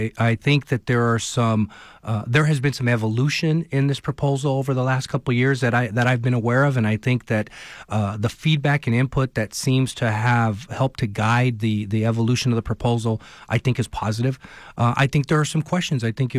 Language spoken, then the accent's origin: English; Miami, Arizona, United States; I'm born and raised in Miami, Arizona, so I'm a rural Arizona kid.